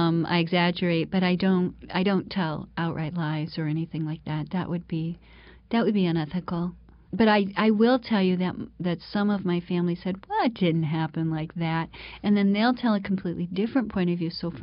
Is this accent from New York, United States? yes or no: yes; Clayton, New York, United States; Oh, I grew up in the St. Lawrence River in this little town called Clayton, where my father came from, and his father and my great grandfather